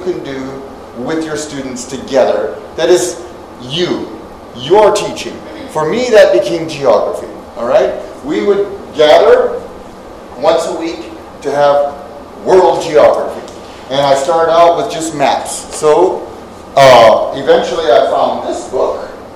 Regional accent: the Ozarks, United States; And growing up in the Ozarks, I know that. I resonate with the Ozarks.

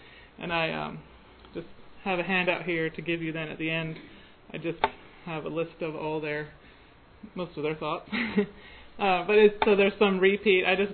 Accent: Ephrata, Pennsylvania, United States; now in Milton-Freewater, United States; I think some of you were in my workshop yesterday, but I am from Ephrata, Pennsylvania.

